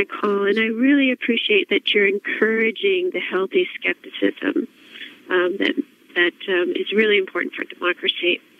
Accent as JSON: {"language": "English", "country": "United States", "said": "I'm an American citizen concerned about my privacy"}